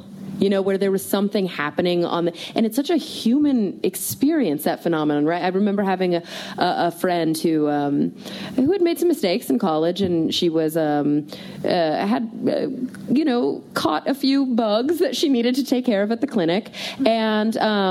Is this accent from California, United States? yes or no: no; Texas, United States; I grew up in Texas, so when I came out as atheist, I didn't know that was a thing.